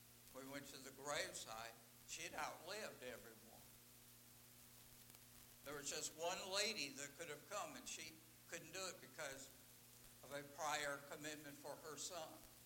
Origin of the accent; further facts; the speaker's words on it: Detroit, Michigan, United States; Verse 15, I grew up in Detroit. Someone got a new car, we rejoice.